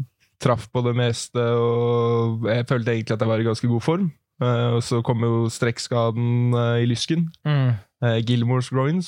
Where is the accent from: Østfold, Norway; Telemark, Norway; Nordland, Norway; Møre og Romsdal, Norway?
Telemark, Norway; Skien; egentlig hele ungdomstida og frem til jeg var 18 i barndomsklubben Hercules hjemme i Skien.